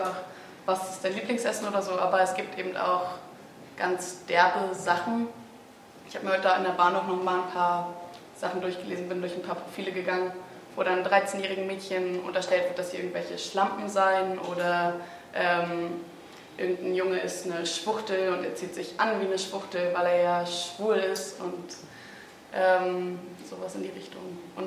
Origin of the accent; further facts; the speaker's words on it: Saxony-Anhalt, Germany; ich komme aus dem Norden Sachsen-Anhalts